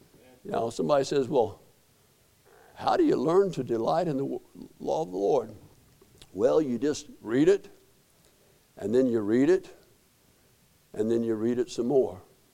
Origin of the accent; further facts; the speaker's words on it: Colorado, United States; I gave him my passport said I was from Colorado.